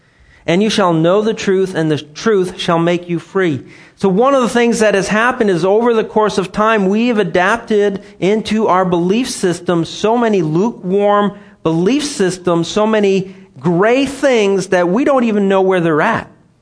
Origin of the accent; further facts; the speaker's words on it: Canada; first language French; English is a second language; Anyways, I'm French. I'm a French Canadian. I speak French. It is my mother tongue, as they say. I jokingly say that I'm an ESL, English as a second language, because I didn't learn English till I was about 3-ish.